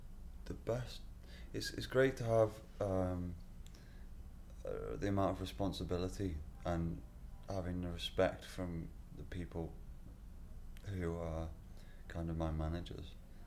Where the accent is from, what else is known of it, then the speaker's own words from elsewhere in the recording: Liverpool, North West England, United Kingdom; because I'm originally from Liverpool, I would like to go back there and open a gallery there.